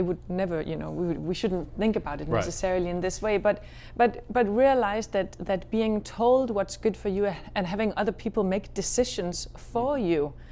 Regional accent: Denmark; because I grew up in Denmark

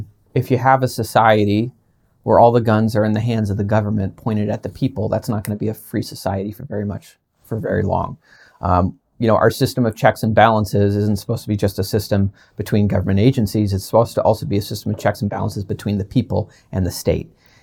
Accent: Ohio, United States; So, yes, I grew up in Ohio, but my parents are originally from Maine.

